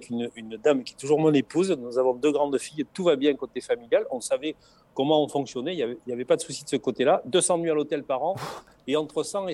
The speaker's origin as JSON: {"language": "French", "region": "south of France", "country": "France", "accent": "southern", "said": "Nous, chez nous, dans le Sud, on est... Alors, on nous qualifie un peu de grande gueule et de voilà, on est très expansif"}